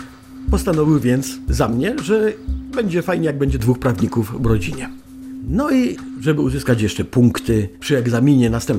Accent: Rybnik, Silesian Voivodeship, Poland; accent: Silesian; bo było to w Rybniku na Śląsku. Urodziłem się właśnie w Rybniku. Zawsze będę Ślązakiem.

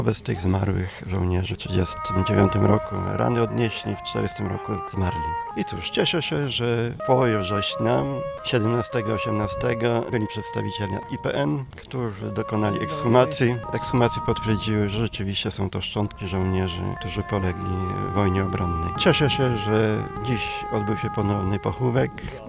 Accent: Stypułów, Lubusz Voivodeship, Poland; jestem z tej ziemi, pochodzę ze Stupłowa.

